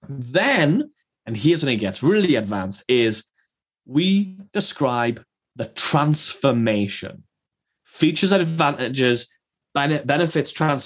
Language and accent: English; United Kingdom; We're British, so it's a fab cup of tea.